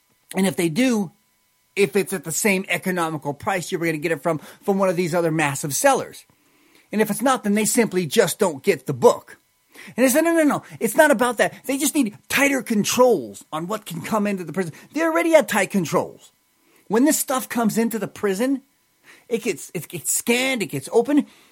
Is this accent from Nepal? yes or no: no; United States; I was born in America, me, raised in America. I've got family and friends here.